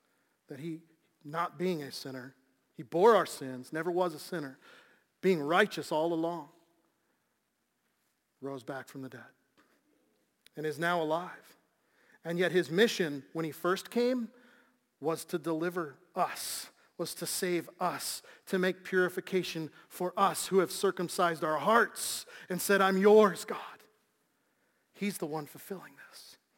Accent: Illinois, United States; I grew up in Illinois, the land of Lincoln.

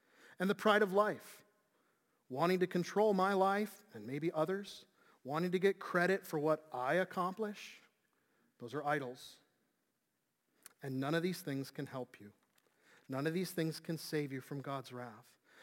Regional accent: Chicago, Illinois, United States; In junior high, I grew up in Chicago.

